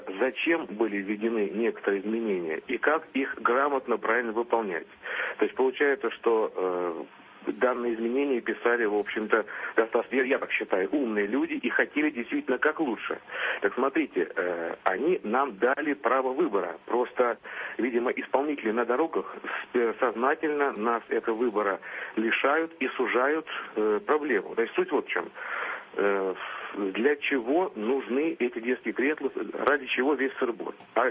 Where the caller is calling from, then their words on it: Moscow, Russia; я вам звонил из Москвы.